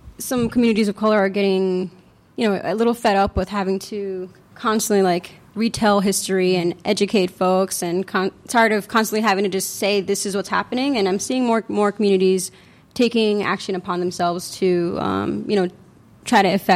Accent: Uniondale, New York, United States; I grew up in Uniondale. It's a little town in Long Island, and it's predominantly Black and Latino

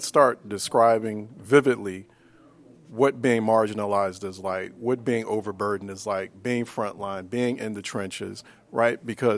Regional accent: Philadelphia, Pennsylvania, United States; Like, I grew up in North Philadelphia. I grew up in a place that, even still to this day, you know, it gets hotter in the summers.

